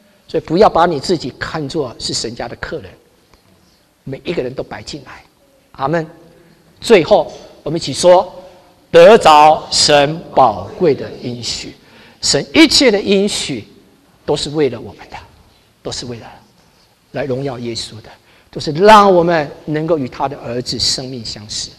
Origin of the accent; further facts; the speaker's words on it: Taiwan; 我们台湾人有一句话叫做卡油的，我不晓得你们国内有没有这种用法